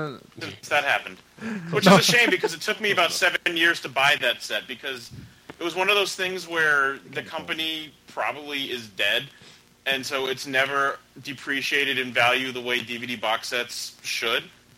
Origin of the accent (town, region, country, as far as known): United States